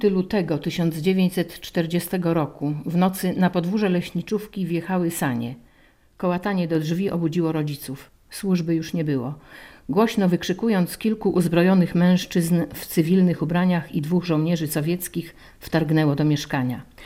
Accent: Gorzów Wielkopolski, Lubusz Voivodeship, Poland; born there; ponieważ urodziłam się w Gorzowie

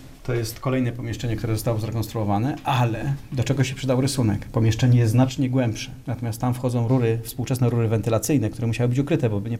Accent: Kraków, Lesser Poland, Poland; born there; Urodziłem się w Krakowie, wiadomo, miasto artystów, miasto architektów, miasto kultury.

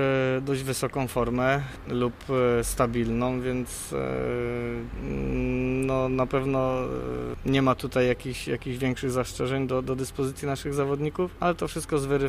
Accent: Leszno, Greater Poland Voivodeship, Poland; Bo w Lesznie się wychowałem, w Lesznie startowałem

